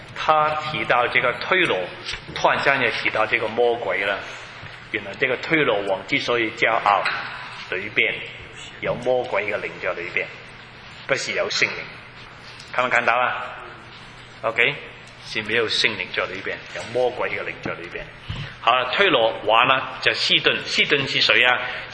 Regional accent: Hong Kong; now in Canada; 我从香港来，1972年是负资产，我见过。

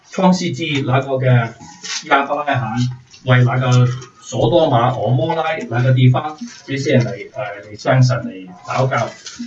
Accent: China; now in Canada; 我们来到这里，加拿大还是说我们是中国人，他们是外国人。

